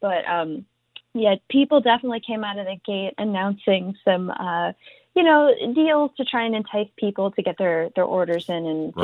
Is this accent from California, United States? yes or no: no; Tennessee, United States; And I'm originally from Tennessee.